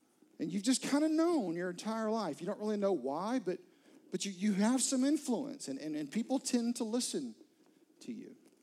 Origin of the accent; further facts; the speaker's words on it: Florence, United States; I grew up in Florence, about an hour and a half away from here. And I grew up going to church.